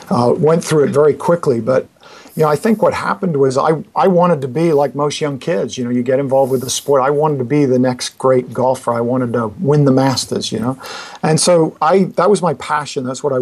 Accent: Kenya; also born or lived in England / Middle East; I was born in England, and my parents kind of went to Africa when I was about 6-7 months old, and I grew up in Kenya

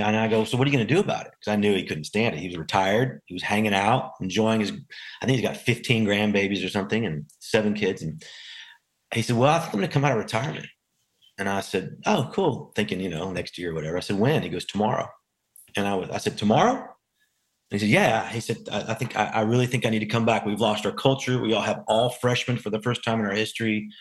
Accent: Houston, Texas, United States; And I grew up in Houston, Texas, right down the street from you guys.

